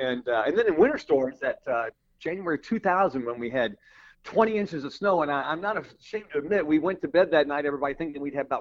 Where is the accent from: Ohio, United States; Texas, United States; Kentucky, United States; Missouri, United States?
Kentucky, United States; Louisville; You know, when I was a kid and I grew up in Louisville, Kentucky, I love snow.